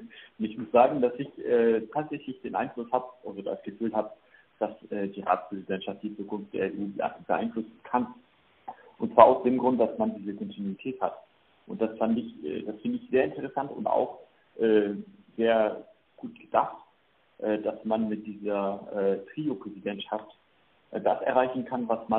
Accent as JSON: {"language": "German", "country": "France", "tie": "born or raised there", "second_language": "German", "said": "Ich bin als Franzose groß geworden, diene Frankreich und werde Frankreich weiter dienen"}